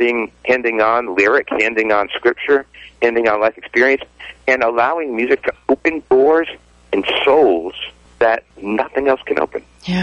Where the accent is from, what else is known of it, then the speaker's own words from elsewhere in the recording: Rhode Island, United States; it was down in the unfinished basement of my home where I grew up in up in Rhode Island.